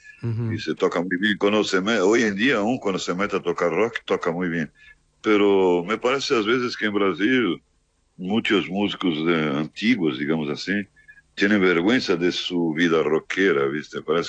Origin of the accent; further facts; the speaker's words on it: Buenos Aires, Argentina; no, yo no soy brazuca, yo soy porteño.